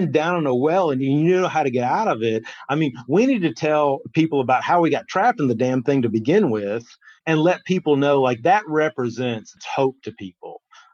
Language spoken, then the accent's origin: English; Rome, Georgia, United States; born there; also born or lived in California; I was born in Rome, Georgia.